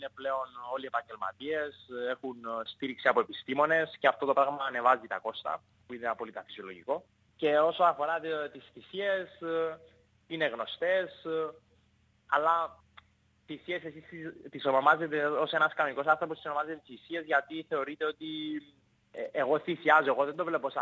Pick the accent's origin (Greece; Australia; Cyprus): Cyprus; μεγάλωσα εδώ στις Άσεις της Κύπρου